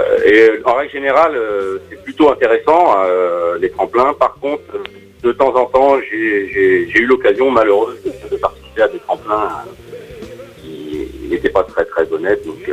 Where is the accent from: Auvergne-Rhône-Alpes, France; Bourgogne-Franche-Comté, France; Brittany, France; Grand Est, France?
Auvergne-Rhône-Alpes, France; Vienne; moi je suis de Vienne.